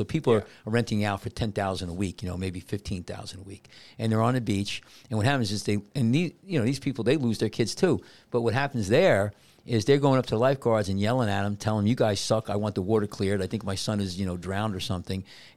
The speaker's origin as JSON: {"language": "English", "town": "Bayonne", "region": "New Jersey", "country": "United States", "tie": "born or raised there", "said": "back in the day when I was a kid growing up in Bayonne, there was electric trolleys all over the place."}